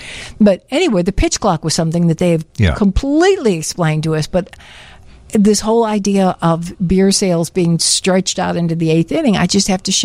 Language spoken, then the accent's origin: English; Illinois, United States; I never really was a huge Northside fan, even though I was raised on the Northside.